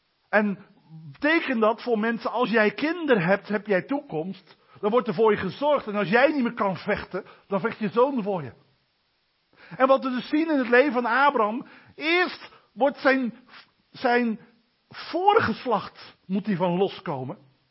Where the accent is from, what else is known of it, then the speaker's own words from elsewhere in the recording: Oldenbroek, Gelderland, Netherlands; Van wie bent er een? Wordt er bij ons gezegd. Want dan kan ik al snel zeggen, niet een van jullie. Bij ons in Oldenbroek.